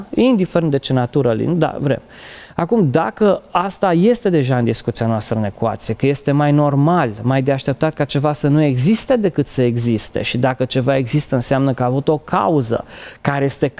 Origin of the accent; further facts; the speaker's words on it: Romania; noi am crescut în România, în epoca comunistă